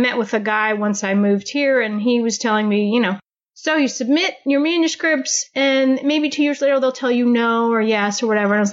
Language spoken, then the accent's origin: English; Maryland, United States; also born or lived in East Coast; I grew up in Maryland and went to school. I've lived all up and down the East Coast.